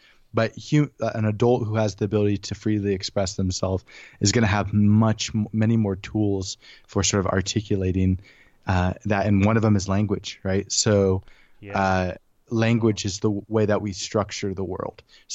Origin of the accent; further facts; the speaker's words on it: California, United States; I grew up in the Monterey Bay in California. And so I went to two high schools.